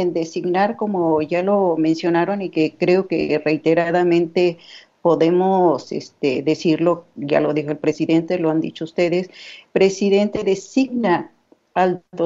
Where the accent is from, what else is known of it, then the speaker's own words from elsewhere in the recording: Mexico; Y bueno, ¿qué crea uno como mexicano? Y uno dice, bueno, yo quiero ser psicoanalista, ¿no?